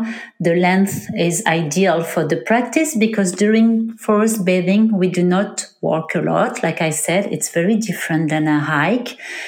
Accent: France; now in Texas, United States; I'm originally from France, but I've been living in Texas for 6 years now.

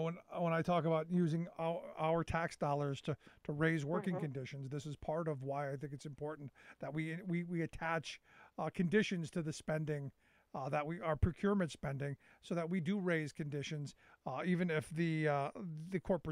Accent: Cleveland, Ohio, United States; And I watched it happen growing up in Cleveland.

